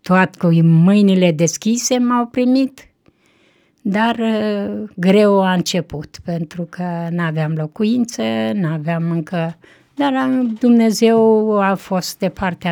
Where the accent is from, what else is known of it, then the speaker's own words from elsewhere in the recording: Bărticești, Neamț County, Romania; Satul meu, Barticeștiu, este catolici.